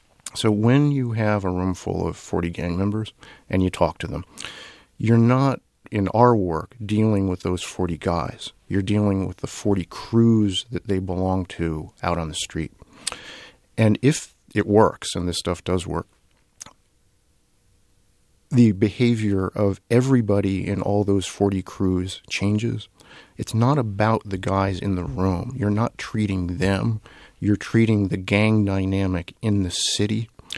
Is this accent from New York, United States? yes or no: yes; Brooklyn, New York, United States; I'm from Brooklyn.